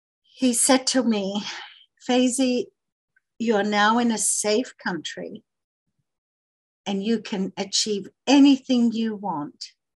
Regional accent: Ghana; born there; I was born in Ghana, although I'm from a Lebanese background.

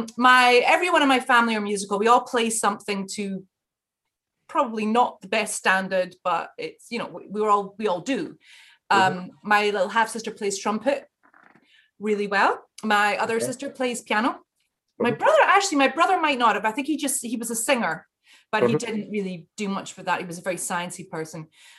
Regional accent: Dundee, Scotland, United Kingdom; born there; Well, I was born in Dundee.

